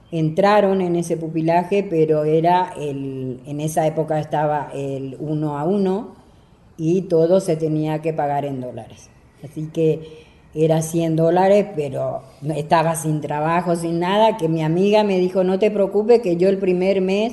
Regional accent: Paraguay; moved away as an adult; yo soy de Paraguay. Vengo de una familia, primero cuento de lo que somos, como de una familia de muchos hermanos, éramos 13 hermanos

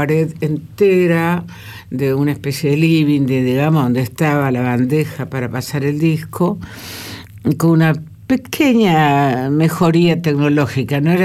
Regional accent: Villaguay, Entre Ríos, Argentina; se van a vivir a mi pueblo, Villaguay.

